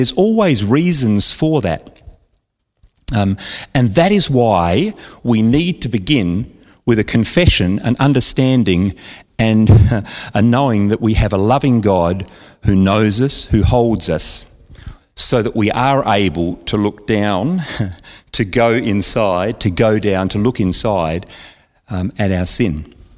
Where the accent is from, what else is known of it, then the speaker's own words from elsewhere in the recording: Adelaide Hills, South Australia, Australia; we grew up in Adelaide Hills and on a reasonably big property with a few acres